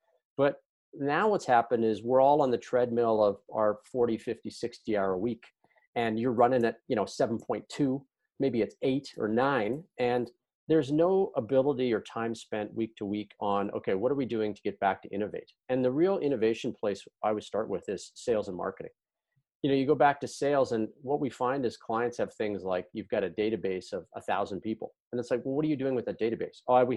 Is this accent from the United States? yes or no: no; Canada; I am Canadian.